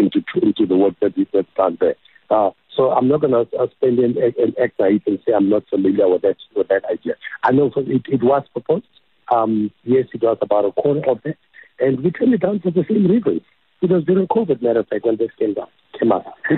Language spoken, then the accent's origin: English; South Africa; As a South African, as an African, as a footballer.